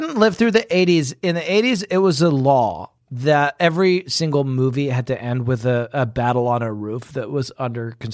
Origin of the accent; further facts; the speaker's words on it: United Kingdom; And I'm for new listeners, I'm secretly British.